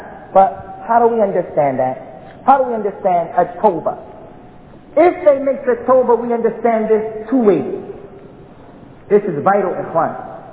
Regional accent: United States; Because I grew up in America, and we grew up hating white people because they hated us.

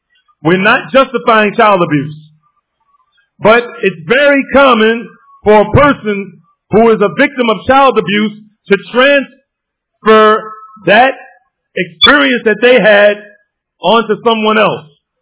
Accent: New Jersey, United States; I grew up in a house where I grew up here in Baxter Terrace Projects. I grew up in a house primarily a Christian home.

